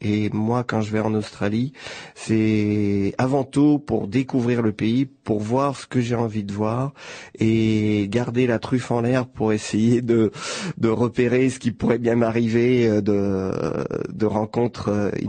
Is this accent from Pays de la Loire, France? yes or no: yes; Pays de la Loire, France; born there; je suis né en France, en fin fond d'un petit village de 500 habitants en Vendée.